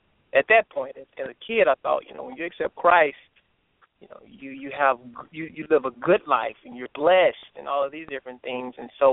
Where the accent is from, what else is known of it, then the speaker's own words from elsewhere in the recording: Easton, Texas, United States; also born or lived in Mississippi; I was born in Mississippi. But shortly after my birth, man, I moved to East Texas and to Easton, Texas